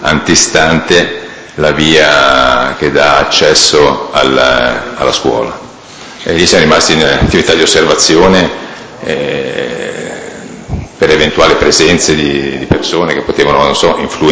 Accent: Genoa, Liguria, Italy; born there; Sono nato a Genova il 2/11/62.

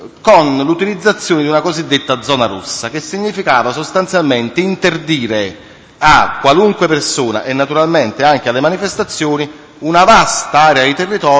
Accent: Naples, Campania, Italy; anche perché appunto sono napoletano, quindi era un corteo che si faceva nella mia città

